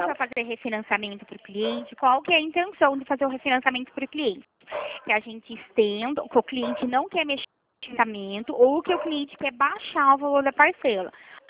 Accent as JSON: {"language": "Portuguese", "region": "São Paulo", "country": "Brazil", "said": "Não, eu sou de São Paulo."}